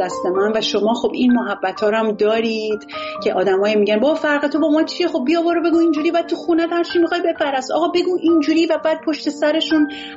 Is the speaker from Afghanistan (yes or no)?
no; Iran; moved away; من دی ماه 1383 از ایران اومدم بیرون.